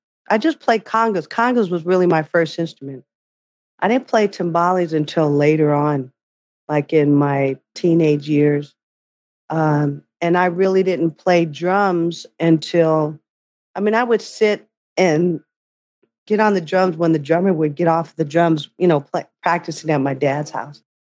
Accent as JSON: {"language": "English", "region": "California", "country": "United States", "tie": "born or raised there", "said": "And at that time, growing up in the Bay Area, listening to a lot of the artists that lived there."}